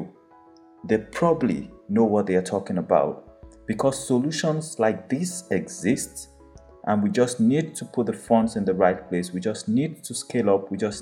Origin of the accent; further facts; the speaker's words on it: Nigeria; Being a Nigerian myself, I am so proud that innovations like this are coming from Nigeria.